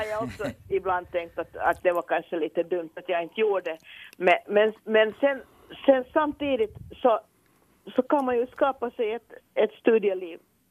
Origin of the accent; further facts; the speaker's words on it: Helsinki, Uusimaa, Finland; flyttat lite utanför Helsingfors, men jag är där ganska mycket nog i alla fall, och jag har insett att det här är min hembygd. Det här är mitt hem.